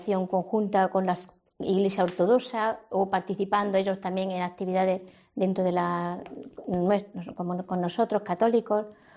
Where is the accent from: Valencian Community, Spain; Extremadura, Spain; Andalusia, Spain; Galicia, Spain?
Andalusia, Spain; Granada; yo era estudiante de medicina en Granada, de donde soy precisamente, de Granada.